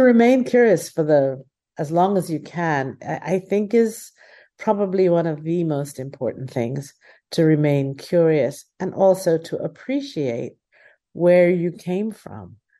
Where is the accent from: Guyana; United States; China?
Guyana; I'm from Guyana. Who are my Guyanese artists?